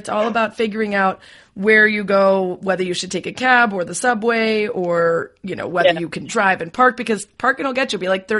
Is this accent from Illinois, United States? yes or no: yes; Chicago, Illinois, United States; now the center for my hometown Chicago Sky